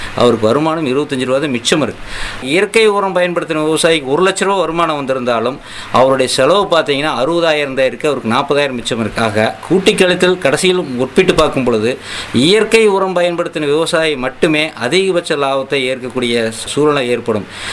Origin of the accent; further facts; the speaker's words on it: Gobichettipalayam, Tamil Nadu, India; என்னுடைய சொந்த ஊர் கோபிச்செட்டிப்பாளையம்.